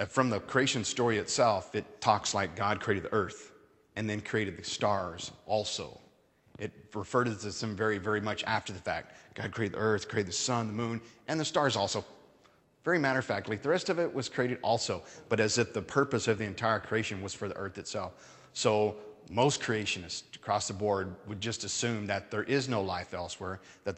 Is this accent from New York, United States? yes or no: no; Roswell, New Mexico, United States; Of course, I grew up in Roswell, New Mexico, and... And so I can't really speak to that.